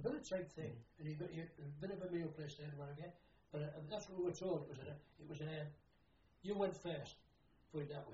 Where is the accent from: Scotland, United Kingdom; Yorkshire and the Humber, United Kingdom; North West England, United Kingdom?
Scotland, United Kingdom; Because with being Scottish, and being able to go what they call guttural, the German language, loch